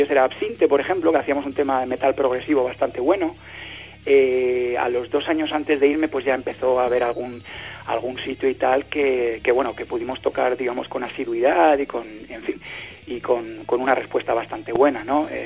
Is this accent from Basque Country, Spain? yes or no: no; Alicante, Valencian Community, Spain; Yo soy de Alicante, además.